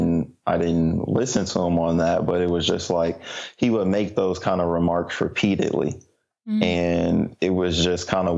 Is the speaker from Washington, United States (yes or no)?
no; Sandusky, Ohio, United States; also born or lived in Columbus; So born and raised in Ohio, Northern Ohio, initially Sandusky, Ohio, which is famous for Cedar Point.